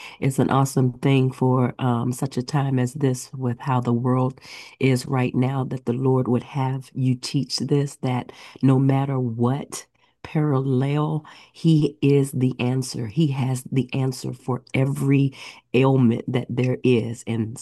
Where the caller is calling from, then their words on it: Upper Marlboro, Maryland, United States; I'm calling from Upper Marlboro, Maryland.